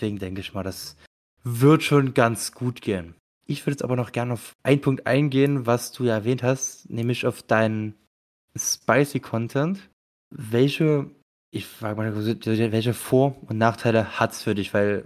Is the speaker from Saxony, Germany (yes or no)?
yes; Meissen, Saxony, Germany; Ich komme ja auch aus Meißen.